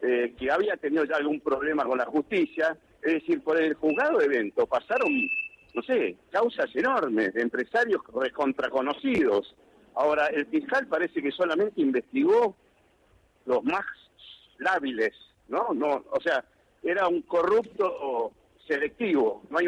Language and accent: Spanish; Argentina; Yo soy ciudadano argentino antes que abogado y defensor.